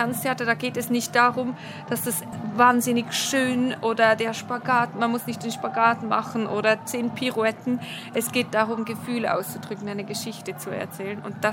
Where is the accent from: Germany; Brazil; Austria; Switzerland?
Switzerland; now in Zurich, Switzerland; ich komme aus der Schweiz, ich wohne in Zürich